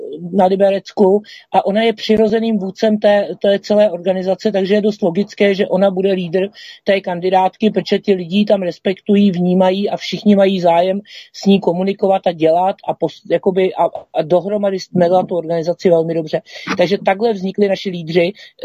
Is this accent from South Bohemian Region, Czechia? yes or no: no; Prague, Czechia; jsme obě z Prahy 7